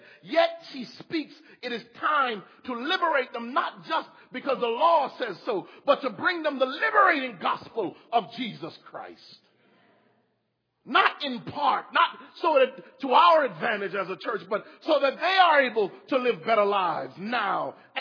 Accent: Connecticut, United States; born or raised there

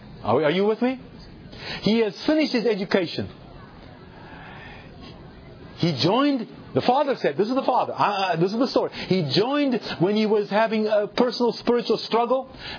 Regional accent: South Africa; I grew up in South Africa.

